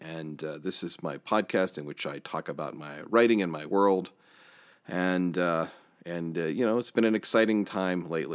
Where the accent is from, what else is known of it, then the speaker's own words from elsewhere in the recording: Johnstown, Pennsylvania, United States; we're not under a stay-at-home yet here in my hometown of Johnstown, PA